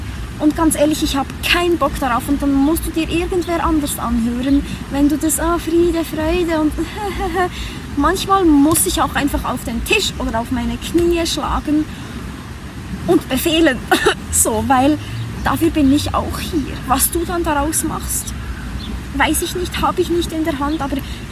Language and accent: German; Switzerland; die Erfahrung zu machen, als Schweizerin, als Frau geboren zu sein